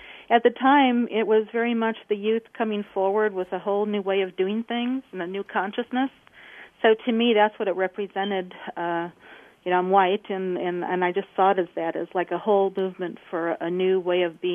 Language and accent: English; Chicago, Illinois, United States; I just wanted to say I grew up in Chicago. I'm 61 now, and that music was like some of my favorite music